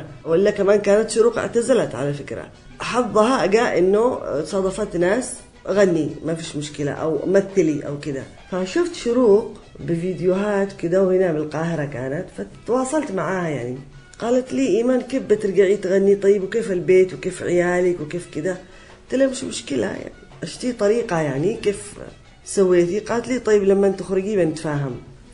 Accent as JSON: {"language": "Arabic", "region": "Aden", "country": "Yemen", "tie": "born or raised there", "said": "أنا بنت عدن وما نش مزينة وبن أسرة فلانية معروفة"}